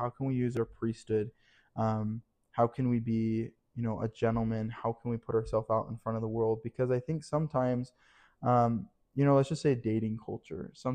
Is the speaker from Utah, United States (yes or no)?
yes; Spanish Fork, Utah, United States; also born or lived in Logan; I am from Spanish Fork, Utah. I was born mainly right before I was baptized. I went to, I was born in Logan, and then my dad switched jobs, and he moved down to Spanish Fork.